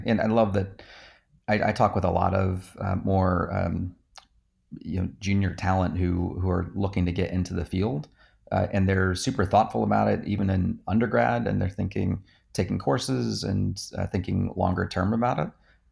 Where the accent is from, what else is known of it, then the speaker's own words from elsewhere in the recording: New Jersey, United States; But I grew up in New Jersey, and half of the population in New Jersey wanted to grow up and be a lawyer. And I was in that half.